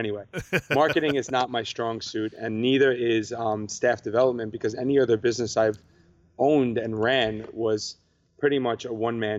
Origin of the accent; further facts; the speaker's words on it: Brooklyn, New York, United States; No, I'm from Brooklyn, you moron.